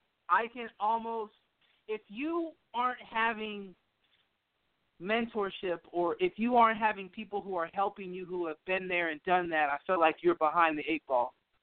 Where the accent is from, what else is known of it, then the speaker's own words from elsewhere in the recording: Mountain View, California, United States; I am a proud, I guess, Californian. I grew up in the Bay Area, in Mountain View, California, to be exact. I'm really proud of, you know, being from the Bay Area and the Silicon Valley.